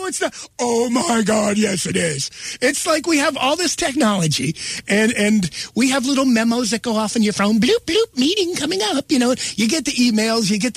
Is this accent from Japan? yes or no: no; Ireland; I'm Irish. My Irish is up.